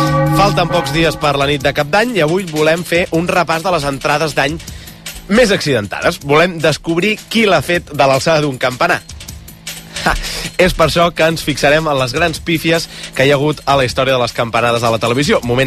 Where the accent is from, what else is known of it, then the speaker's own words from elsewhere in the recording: Terrassa, Catalonia, Spain; now in Barcelona, Spain; Del centre.